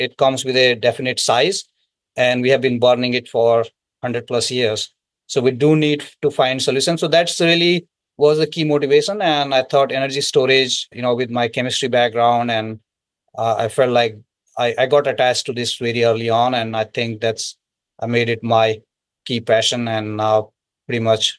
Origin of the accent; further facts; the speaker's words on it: Almora, Uttarakhand, India; Yeah, so I'm originally from India, northern part of India, place called Uttarakhand. And I'm from a small town, Manan, Almora. That's the foothills of Himalayas.